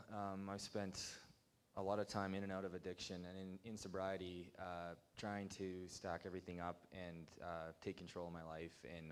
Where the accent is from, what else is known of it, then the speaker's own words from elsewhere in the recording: Cold Lake, Alberta, Canada; I'm from Cold Lake, Alberta, and I've been here just over 2 months.